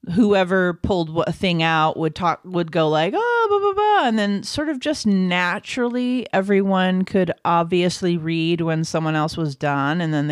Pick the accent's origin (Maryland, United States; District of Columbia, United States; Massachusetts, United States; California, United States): California, United States; Los Angeles; growing up in LA, I was exposed to lots of different holiday traditions.